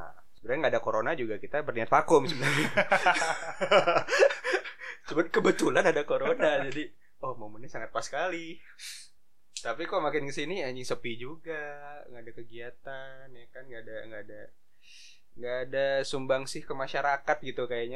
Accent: Purwokerto, Central Java, Indonesia; Saya dari Purwokerto.

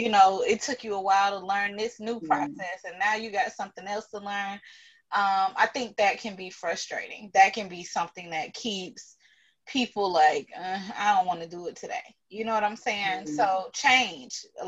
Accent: Miami, Florida, United States; And I'm from Miami, so the drivers down there, I think we have the worst drivers in the world.

